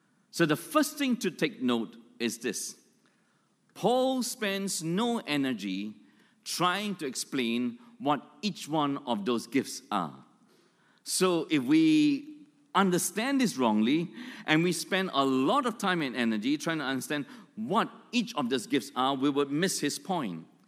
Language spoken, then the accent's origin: English; Malaysia; also born or lived in Australia; When I came back from Australia as a young Christian, I came back to where I was born, Malaysia. I had no church in my hometown, and so every weekend I would drive up to churches in KL